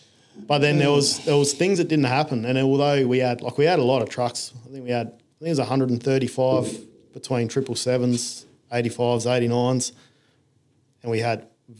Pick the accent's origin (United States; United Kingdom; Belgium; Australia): Australia; Adelaide, South Australia; Come back here to Adelaide. I'm originally from Adelaide.